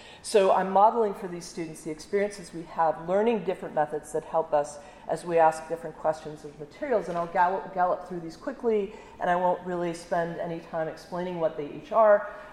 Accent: United States; as an American embarrassed at the current state of my country

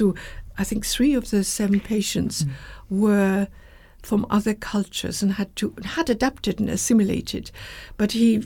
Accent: Germany; moved away; of course, I came from Germany

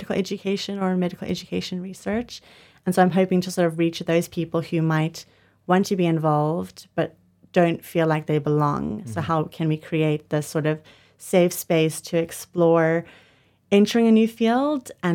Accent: South Africa; as you can hear, I'm from South Africa and I did all my studying at the University of Cape Town.

